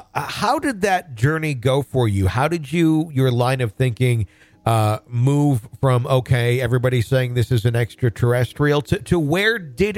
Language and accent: English; Wisconsin, United States; also born or lived in Michigan; I grew up in Wisconsin. I lived in Michigan, too, for a period of time.